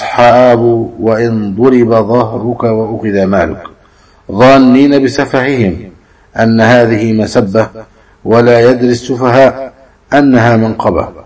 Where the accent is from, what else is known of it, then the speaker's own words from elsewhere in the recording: Egypt; وأن يحفظ بلدنا مصر وولي أمرها بحفظه،